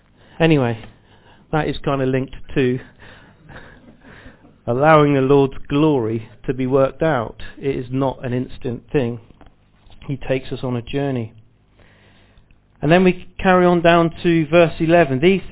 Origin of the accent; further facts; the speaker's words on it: United Kingdom; I know we're very British and very polite.